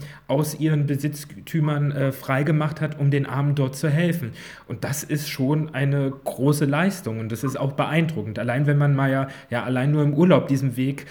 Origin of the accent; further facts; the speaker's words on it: Eisenach, Thuringia, Germany; ich komme nicht nur aus Thüringen, ich komme aus Eisenach. Also ich bin genau in der Stadt geboren, wo Elisabeth gewirkt hat.